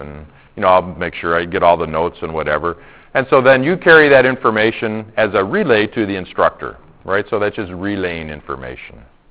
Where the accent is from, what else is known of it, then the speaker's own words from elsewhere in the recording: Illinois, United States; So I grew up in Illinois. This is really quick. Grew up in Illinois, and I don't think we had many Chinese restaurants in our neighborhood where I was growing up.